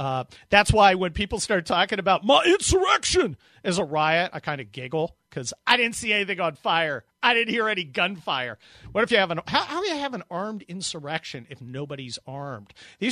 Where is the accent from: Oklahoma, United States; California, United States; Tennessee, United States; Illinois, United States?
California, United States; I'm a Californian. I'm out on the West Coast, so I'm giving you that dynamic perspective from the Pacific.